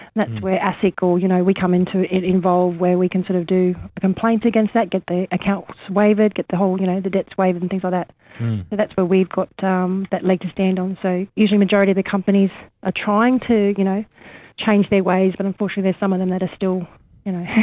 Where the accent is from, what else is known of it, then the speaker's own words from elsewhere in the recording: Gordonvale, Queensland, Australia; I'm Torres Strait Islander from up this way, or Darnley Island is my mum's group, my mum's clan and that. So I grew up in Gordonvale, was born in Gordonvale, mostly from Cairns